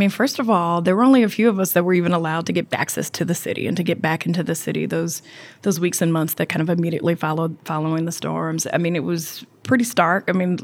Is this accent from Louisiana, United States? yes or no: yes; Baton Rouge, Louisiana, United States; now in New Orleans, United States; I grew up in Baton Rouge. I'm a Baton Rouge girl. I was, to use embarrassingly so, I went to Baton Rouge High, went to LSU